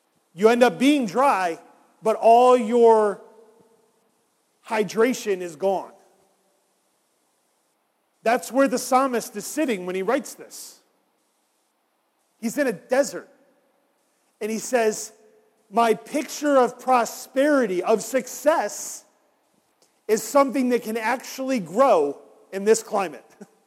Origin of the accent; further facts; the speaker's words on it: New York, United States; I grew up in New York. I grew up outside of Syracuse, and it's apple country up there.